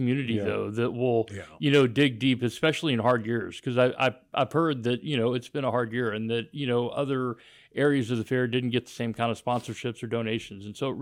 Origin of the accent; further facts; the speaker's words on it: Conroe, Texas, United States; I grew up here in Conroe.